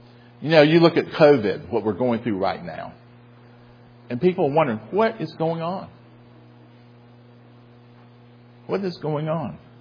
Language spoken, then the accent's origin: English; the South, United States; I'm a Southerner. I apologize for that.